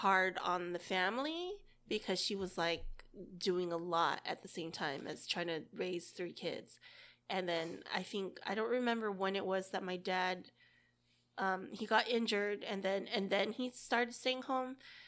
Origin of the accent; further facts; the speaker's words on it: Hawaii, United States; born there; I was born in Hawaii.